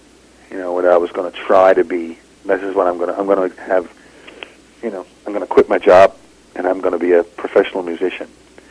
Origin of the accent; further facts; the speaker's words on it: Newfoundland and Labrador, Canada; I'm a Newfoundlander. That's part of Canada, so I'm Canadian.